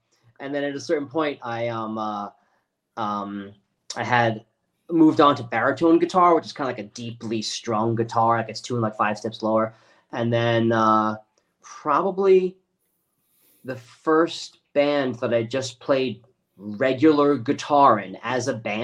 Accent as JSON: {"language": "English", "town": "Floral Park", "region": "New York", "country": "United States", "tie": "born or raised there", "said": "Yeah, I grew up in Floral Park."}